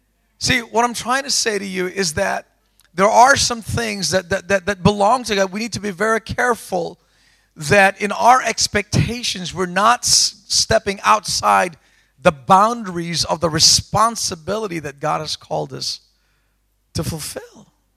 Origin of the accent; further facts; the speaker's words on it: Australia; You see, the Aussie mentality is that we're the Aussie bleeders.